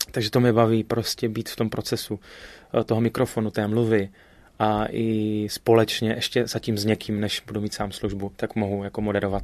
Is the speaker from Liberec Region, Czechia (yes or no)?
no; Opava, Moravian-Silesian Region, Czechia; Tak já pocházím z Opavy, ze Slezska. Jsem rodilý Slezán, Opavák, kde jsem se narodil, přímo z Opavy, kde jsem vyrůstal, kde jsem bydlel. Donedávna jsem tam měl stálou adresu.